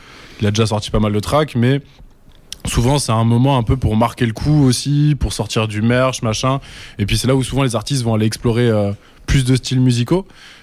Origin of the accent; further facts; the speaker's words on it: France; Moi, je suis français, en fait.